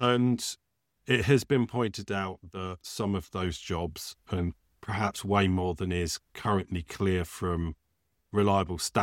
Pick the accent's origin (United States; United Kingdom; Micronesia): United Kingdom; We're British. A lot of these are going to be British